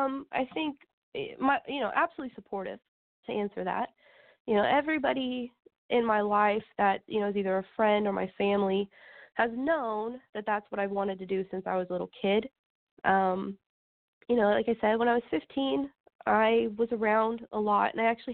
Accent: Ohio, United States; You know, again, I'm from Ohio. I was living out in San Diego.

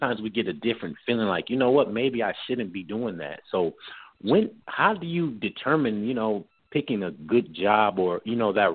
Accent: Minnesota, United States; now in Tampa, United States; I'm from Minnesota, but I live in Tampa.

